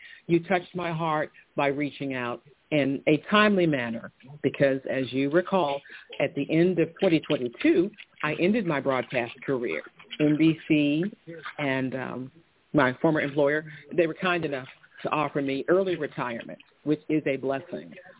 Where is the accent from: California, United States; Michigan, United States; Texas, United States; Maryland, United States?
Texas, United States; I went to a predominantly white institution in my home state of Texas